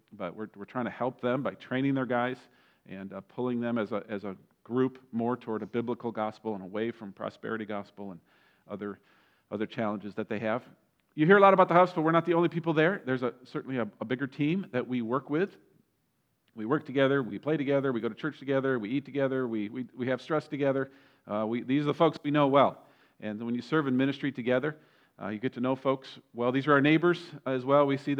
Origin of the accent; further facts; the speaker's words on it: Midwest, United States; Growing up in the Midwest, we grew up around Great Lakes